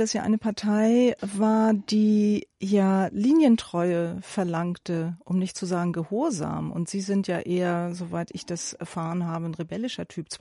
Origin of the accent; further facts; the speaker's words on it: West Germany, Germany; als Westdeutscher, der volle Reisefreiheit genießt